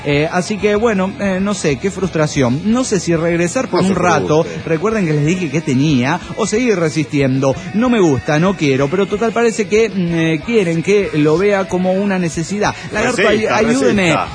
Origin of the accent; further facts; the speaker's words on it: Tecate, Baja California, Mexico; de Tecate, México.